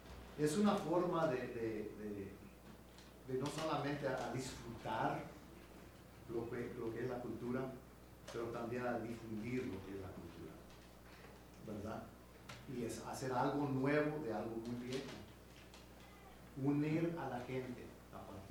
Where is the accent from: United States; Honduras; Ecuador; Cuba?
United States; Mesa, Arizona; Nosotros somos de Mesa, Arizona